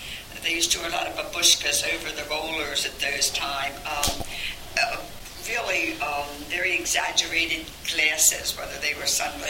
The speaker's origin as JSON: {"language": "English", "town": "Baltimore", "region": "Maryland", "country": "United States", "said": "We're from St. Bridget hun, so, or we're from Canton hun. I think Canton is the big relationship."}